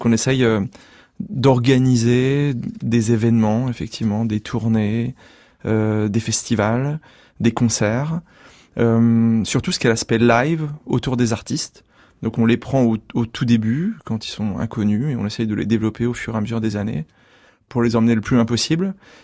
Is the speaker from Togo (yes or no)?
no; Dijon, Bourgogne-Franche-Comté, France; now in Paris, France; Au départ, je viens de Dijon, j'ai commencé à organiser des concerts à Dijon. Ensuite, je suis venu à Paris